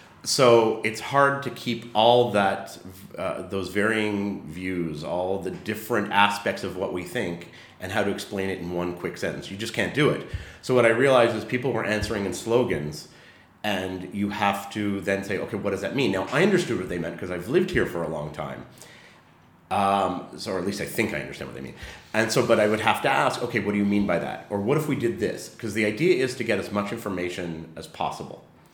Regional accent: Canada; moved away as an adult; I'm a Canadian who lives here.

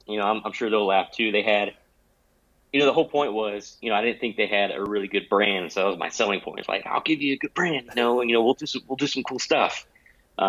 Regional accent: Belton, Texas, United States; also born or lived in Hutto; I'm from Belton, born and raised. I spent some time in Hutto, so I am a Hutto hippo, always a hippo.

